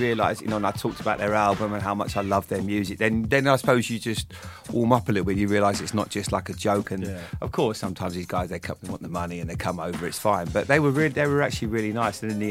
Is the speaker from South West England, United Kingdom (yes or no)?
yes; Bournemouth, South West England, United Kingdom; Growing up in Bournemouth, I don't know what it was.